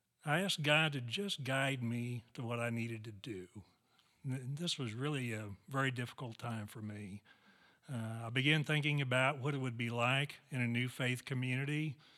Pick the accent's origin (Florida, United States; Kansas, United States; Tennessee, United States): Kansas, United States; Kingman; now in Oklahoma, United States; I was born and raised in Kingman, Kansas, which is a little west of Wichita, a little wheat farming community. There. Came to Oklahoma and OU in 1973, sooner here, where I met my soulmate, Carla.